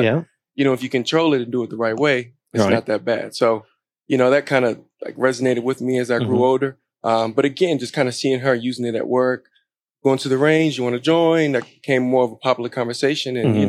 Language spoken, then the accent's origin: English; Washington, District of Columbia, United States; A lot of people don't know I'm originally from Washington, D.C.